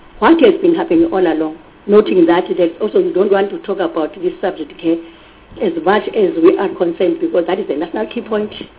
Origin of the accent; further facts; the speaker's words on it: Soweto, Gauteng, South Africa; I come from Soweto in Shaweda, and I do frequent Limpopo and Zululand.